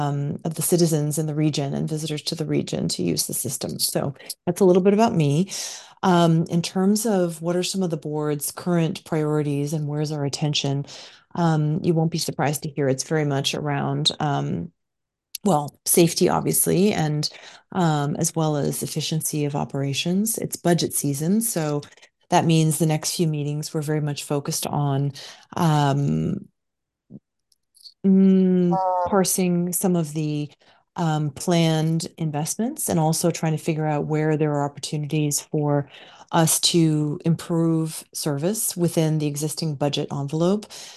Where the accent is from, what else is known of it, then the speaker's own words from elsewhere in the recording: San Francisco, California, United States; now in Washington, United States; I am also Filipino American and grew up in San Francisco, California, but I've been a DC resident for more than 20 years at this point.